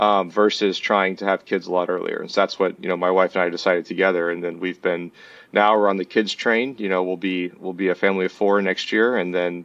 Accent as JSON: {"language": "English", "region": "Texas", "country": "United States", "said": "So my dad was in the chemical industry, which I'm from Texas. So we just went up and down I-10, depending on where his work took us."}